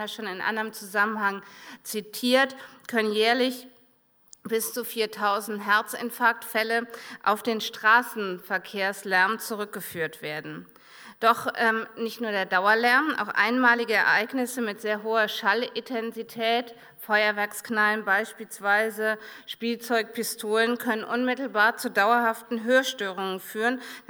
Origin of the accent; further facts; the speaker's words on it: Cologne, North Rhine-Westphalia, Germany; aus meiner Heimatstadt Köln. Es ist doch immer schön, wie viele Rheinländer sich dann doch auch in München finden.